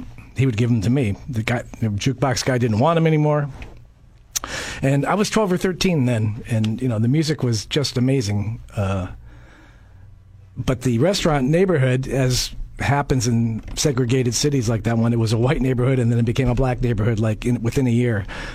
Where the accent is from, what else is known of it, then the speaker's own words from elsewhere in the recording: Cleveland, Ohio, United States; Ah, well, I was raised in Cleveland, Ohio, first of all. That's where I was born.